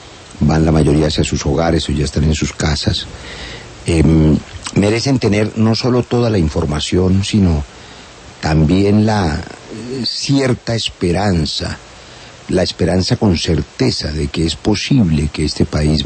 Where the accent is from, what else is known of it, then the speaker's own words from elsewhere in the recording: Colombia; se lo quiero agradecer como colombiano